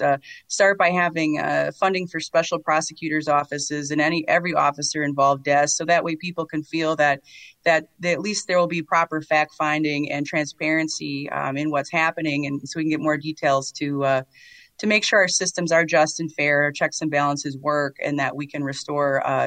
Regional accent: Oshkosh, Wisconsin, United States; And, you know, I come from Oshkosh, Winnebago County.

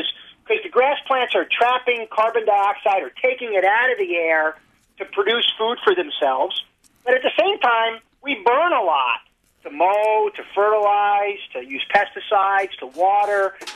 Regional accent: New York, United States; I'm from the New York City area.

